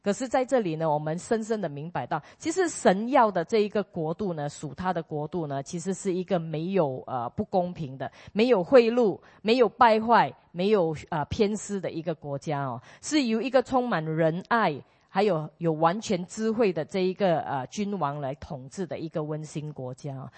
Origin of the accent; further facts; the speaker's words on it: Singapore; 我们就跟他说我们是从新加坡来的